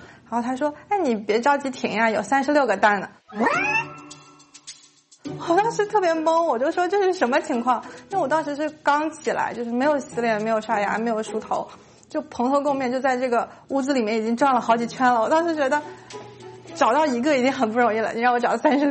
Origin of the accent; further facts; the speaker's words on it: China; moved away as an adult; now in United States; 我是从小在中国长大，然后来这边学习工作，